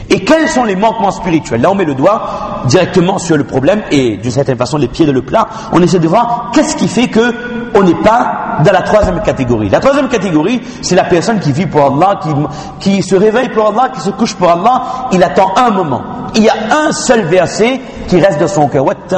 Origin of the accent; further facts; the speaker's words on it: France; Je suis français et donc européen. De quelle pratique rituelle? Je suis la religion de l'islam.